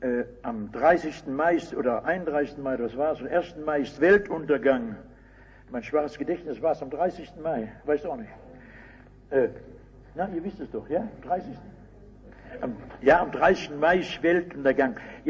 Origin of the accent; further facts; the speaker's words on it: Rhineland, Germany; dann sage ich als Rheinländer, bei uns heißt es Karneval